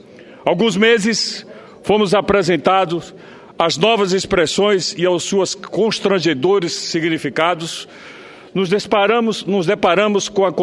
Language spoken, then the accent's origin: Portuguese; Sergipe, Brazil; queria fazer o registro das presenças honrosas aqui do prefeito de Capela, lá do meu estado, do estado de Sergipe